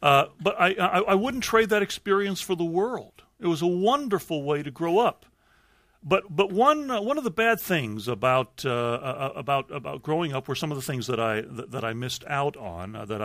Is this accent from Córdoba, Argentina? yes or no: no; Buenos Aires, Argentina; also born or lived in Caracas, Venezuela; And so I was born in Caracas, Venezuela. And we were there for 2 or 3 years or so. And then we moved to Buenos Aires, Argentina.